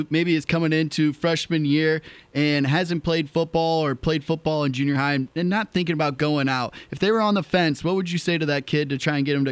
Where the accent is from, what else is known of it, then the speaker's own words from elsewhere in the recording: Quad Cities, Iowa, United States; When I was growing up in the Quad Cities, we would go over to Rock Island and play against some of the Illinois schools.